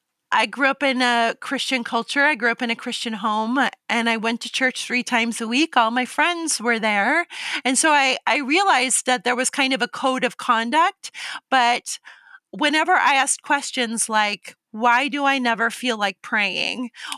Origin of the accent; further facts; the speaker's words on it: Omaha, Nebraska, United States; I grew up in Omaha, Nebraska, and I was pretty much a free-range child.